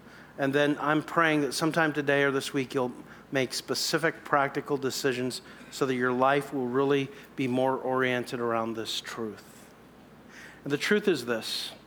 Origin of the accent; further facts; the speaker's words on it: Canada; It's because I'm a Canadian and I think hockey, okay?